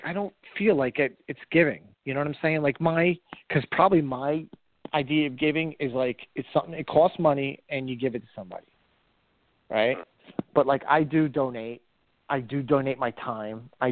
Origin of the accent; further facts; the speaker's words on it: Jersey City, New Jersey, United States; I grew up in Jersey City in a three-floor walk-up, top floor. Actually, no, a 4-floor walk-up. I was on the third floor. A one-bedroom apartment with four people. My father was just got on the job as a police officer.